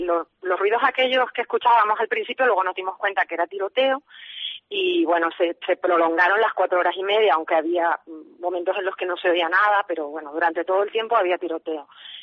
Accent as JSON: {"language": "Spanish", "town": "Las Palmas", "region": "Canary Islands", "country": "Spain", "lives_now": "Kenya", "said": "De Las Palmas."}